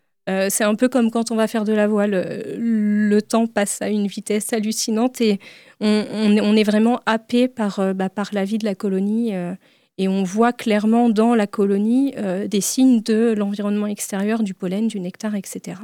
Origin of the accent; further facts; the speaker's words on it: Brittany, France; born there; j'avais besoin de revenir sur ma terre natale en Bretagne.